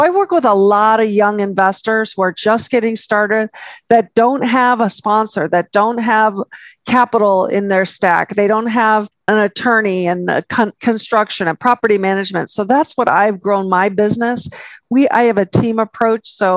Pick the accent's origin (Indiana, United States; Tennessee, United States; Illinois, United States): Illinois, United States; Chicago; Hey, I'm from Chicago. I get it.